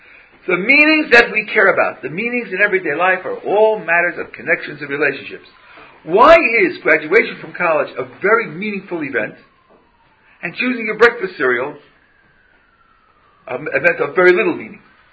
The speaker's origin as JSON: {"language": "English", "region": "California", "country": "United States", "said": "I'm from California. So, before I eat the apple, I think to myself, where did this apple come from?"}